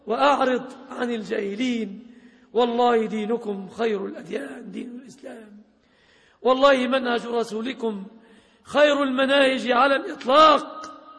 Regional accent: Egypt

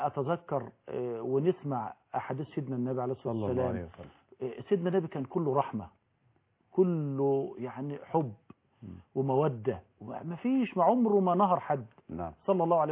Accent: Egypt; بلدنا مصر

